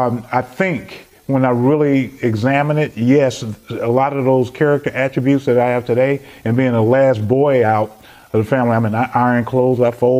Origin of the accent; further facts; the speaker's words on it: Chicago, Illinois, United States; Because I grew up in Chicago, family of six, didn't realize we were poor.